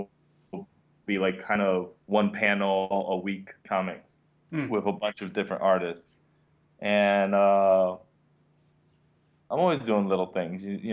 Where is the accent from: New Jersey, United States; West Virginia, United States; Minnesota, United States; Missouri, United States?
New Jersey, United States; now in Portland, United States; Yeah, I grew up in Jersey. I've only been in Portland for like the last year or so.